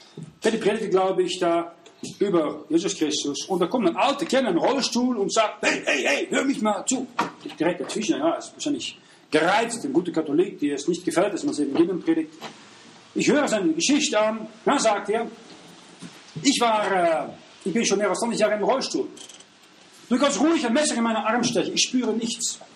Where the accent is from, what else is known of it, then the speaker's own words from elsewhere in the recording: Netherlands; German is a second language; war ich in Niederlanden und aus dem Haus, wo ich aufgewachsen bin, war eine riesige reformierte Kirche.